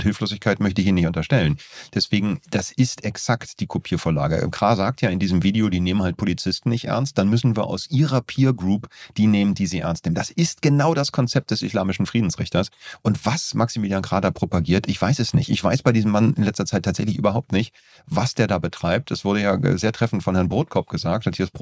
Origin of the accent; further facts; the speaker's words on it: Berlin, Germany; Ich bin ja Berliner, du ja nicht.